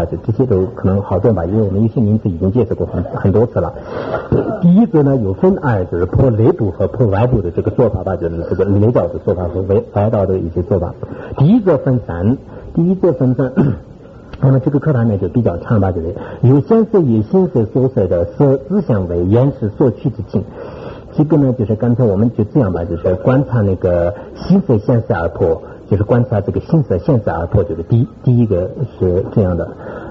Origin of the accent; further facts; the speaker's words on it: Sichuan, China; 就是我们四川人说是三国心